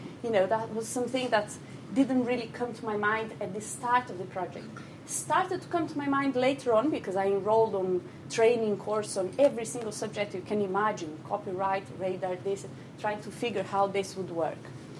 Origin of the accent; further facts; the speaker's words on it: Brazil; First, because I'm from Brazil, so I have this personal motivation.